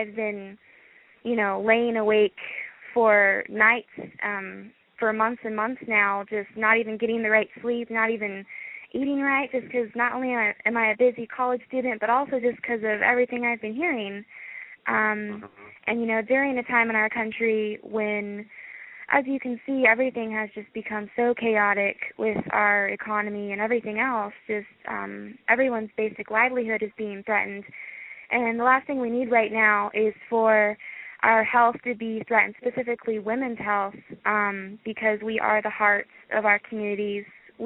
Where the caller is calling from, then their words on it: Portland, Oregon, United States; I'm 19 years old, and I'm calling from Portland, Oregon.